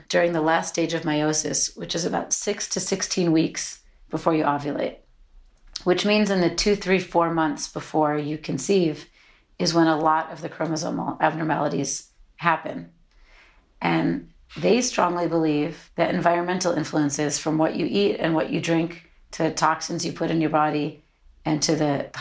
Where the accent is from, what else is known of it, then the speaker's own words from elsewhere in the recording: United States; now in London, United Kingdom; We're both American, but we were living in London.